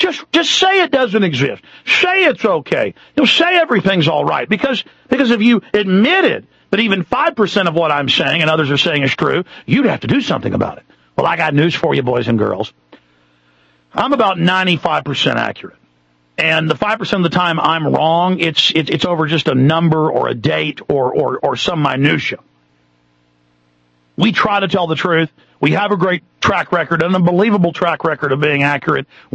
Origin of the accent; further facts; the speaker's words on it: Texas, United States; I grew up in Texas and born in Texas, and people let you in traffic, and I still do it, but more and more they don't.